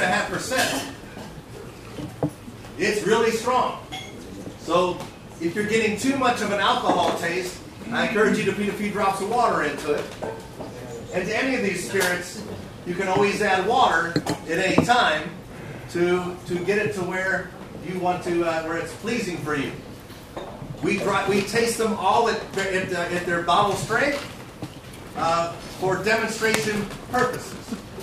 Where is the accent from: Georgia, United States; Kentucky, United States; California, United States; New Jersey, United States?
Kentucky, United States; Louisville; made right there in Kentucky, in my hometown in Louisville, called Vendome.